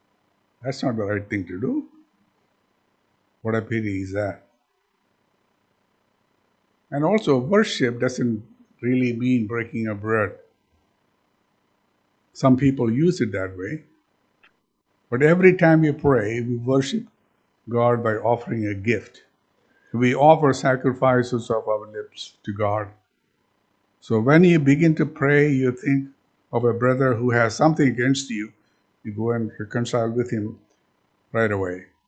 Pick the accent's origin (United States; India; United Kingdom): India; first language Malayalam; So since Malayalam is my mother tongue, I felt comfortable.